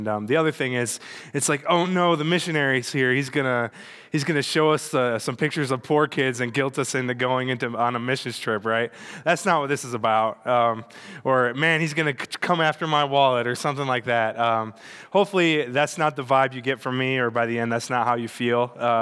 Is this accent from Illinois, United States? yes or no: no; Michigan, United States; I'm from Michigan, so you'd think I would be used to it, but I'm telling you, no.